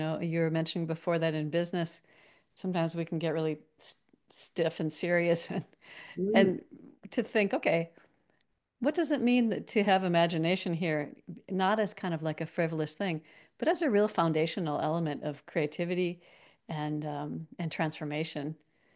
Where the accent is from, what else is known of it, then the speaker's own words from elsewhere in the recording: Minneapolis, Minnesota, United States; I grew up in Minneapolis in Minnesota, and there was a children's theater school that was connected to a professional theater.